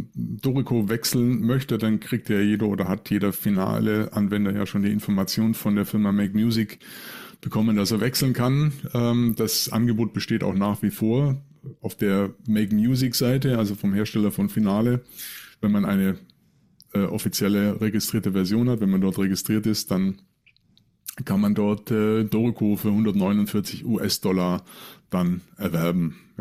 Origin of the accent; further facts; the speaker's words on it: Ulm, Baden-Württemberg, Germany; born there; Ich komme ja auch wieder in meine Geburtsstadt zurück. Ne? Ich bin ja in Ulm.